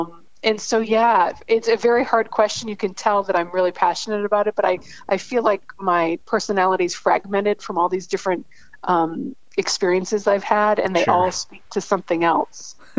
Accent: Massachusetts, United States; You know, I'm from Massachusetts

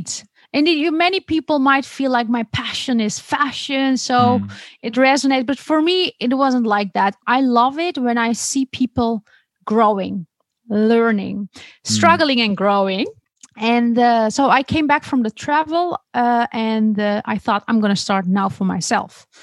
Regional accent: Netherlands; also born or lived in Denmark; I was living back then in Denmark. Originally, I am from the Netherlands, born and raised here, but my parents are Turkish. So I grew up with two cultures, the Turkish and Dutch.

